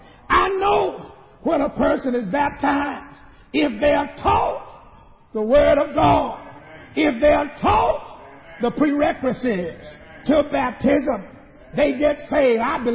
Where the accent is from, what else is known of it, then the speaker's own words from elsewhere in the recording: Mississippi, United States; I remember growing up in the Delta of Mississippi. Down in Mississippi, we had a place called the Levee.